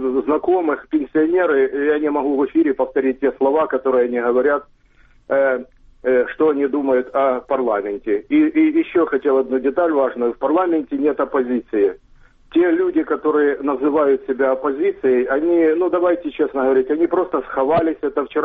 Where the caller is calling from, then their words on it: Dnipro, Dnipropetrovsk Oblast, Ukraine; Дніпропетровськ.